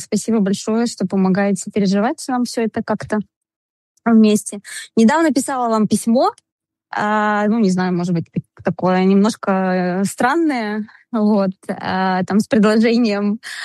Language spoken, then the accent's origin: Russian; Riga, Latvia; я из Риги.